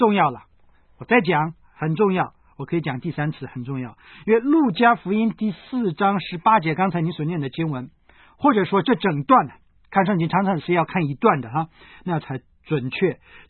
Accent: Hong Kong; 虽然我们香港人呢生活是很节俭，

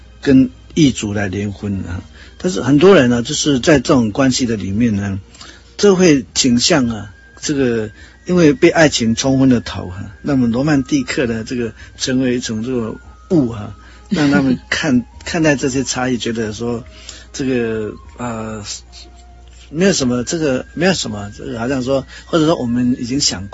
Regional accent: Taiwan; 那我是土生土长的，是台湾长大的这样

